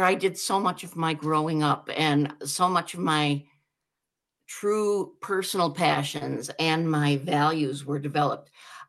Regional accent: Greendale, Wisconsin, United States; When I was a kid, I was raised in Greendale. It's outside of Milwaukee.

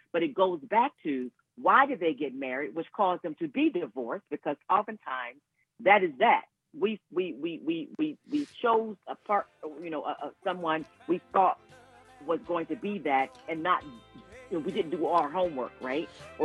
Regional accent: Cleveland, Ohio, United States; we are still connected to our family church members that we grew up in Cleveland, Ohio, right? So I'm a Midwestern girl.

